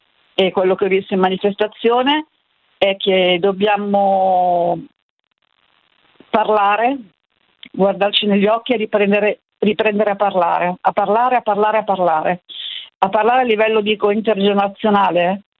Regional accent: Milan, Lombardy, Italy; now in Carugate, Italy; anche perché sono nata a Milano, cresciuta, cioè vissuto a Milano 30 anni, adesso abito a Carugate

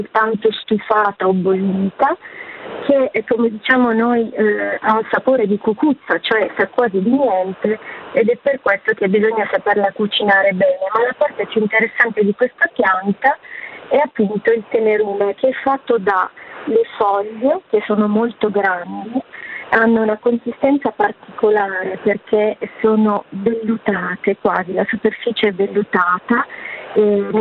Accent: Sicily, Italy; now in Milan, Italy; Vengo dalla Sicilia, quindi sono una adottata milanese, ma ho una tradizione anche popolare di cucina, anche di campagna e di raccolta di erbe

